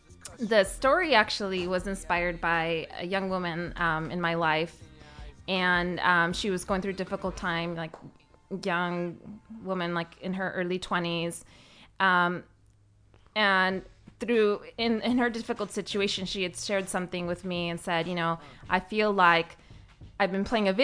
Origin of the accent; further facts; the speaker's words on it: Las Vegas, Nevada, United States; You know, born and raised in Las Vegas.